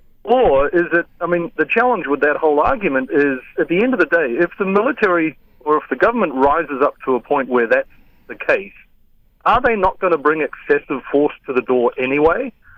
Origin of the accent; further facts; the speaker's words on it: New Zealand; I grew up in New Zealand, and it's actually illegal to own a handgun.